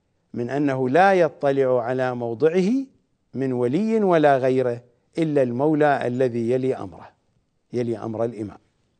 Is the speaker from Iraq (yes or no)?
yes; Iraq; accent: Iraqi; بالضبط نحن في لهجتنا العراقية نقول سربوت